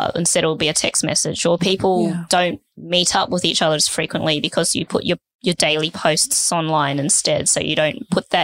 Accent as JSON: {"language": "English", "town": "Sydney", "region": "New South Wales", "country": "Australia", "tie": "born or raised there", "said": "Growing up in Sydney most of my life"}